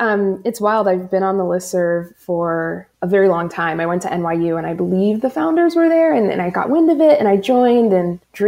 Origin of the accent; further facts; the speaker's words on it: Queens, New York, United States; So I'm from New York. I'm from Queens.